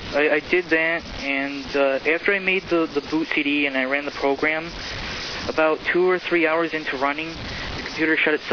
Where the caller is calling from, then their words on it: Rochester, New York, United States; Rochester, New York.